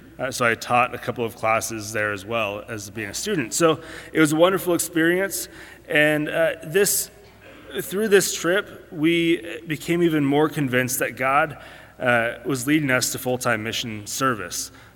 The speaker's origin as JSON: {"language": "English", "region": "Oregon", "country": "United States", "said": "I'm from Oregon, by the way. So we had a lot of horse camps out there that we went and helped out."}